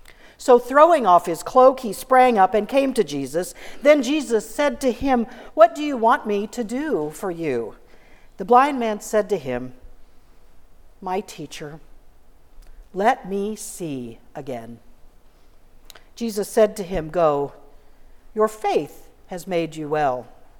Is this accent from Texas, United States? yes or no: no; Dodge City, Kansas, United States; now in Kingman, United States; I grew up in Dodge City, and everywhere else I've ever lived, which is everywhere other than Western Kansas, I would always say Dodge City, queen of the cow towns.